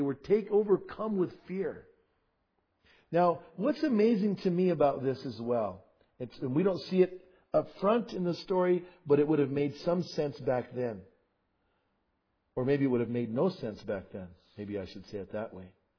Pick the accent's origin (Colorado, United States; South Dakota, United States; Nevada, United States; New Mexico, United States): New Mexico, United States; Bernalillo; I grew up in Bernalillo in a little tiny house, two bedrooms.